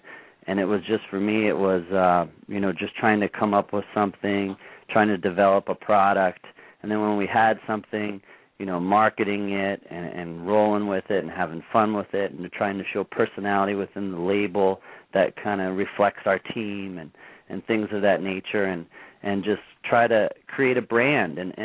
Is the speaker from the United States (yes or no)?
yes; East Coast, United States; moved away as an adult; now in Kansas City, United States; So I grew up on the East Coast.